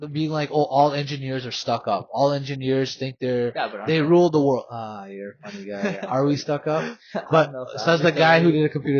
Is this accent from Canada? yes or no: no; Pakistan; we're Pakistani and we're Muslim, so that's not our culture.